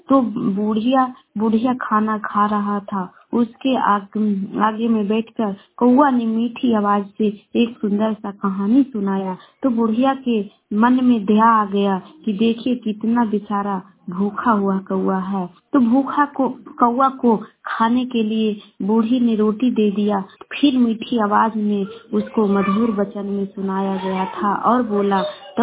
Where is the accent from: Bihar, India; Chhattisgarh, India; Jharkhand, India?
Bihar, India; मैं ग्वासर से बोल रही हूँ, पटना जिला के रहने वाले हूँ।